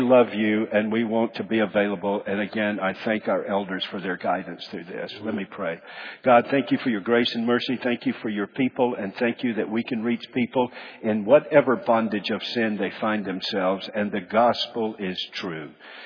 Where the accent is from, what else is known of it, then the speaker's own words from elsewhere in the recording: Chattanooga, Tennessee, United States; Now, I'm from Chattanooga. That's where I came from.